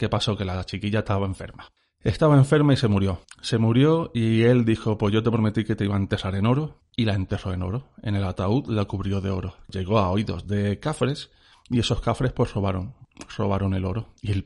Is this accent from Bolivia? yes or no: no; Cádiz, Andalusia, Spain; Yo soy de Cádiz y traigo historias de piratas de Cádiz.